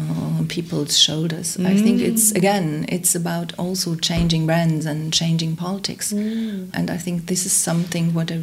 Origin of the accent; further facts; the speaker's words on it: Hamburg, Germany; I grew up in Hamburg. So, but I did a lot of traveling.